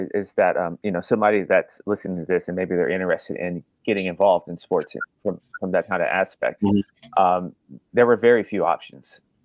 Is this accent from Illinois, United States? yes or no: no; Nashville, Tennessee, United States; growing up in Nashville, it was nothing but just country music, maybe entertainment.